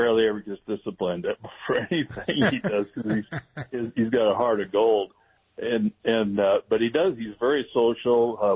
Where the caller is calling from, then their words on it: Prescott, Arizona, United States; Oh, good old Prescott.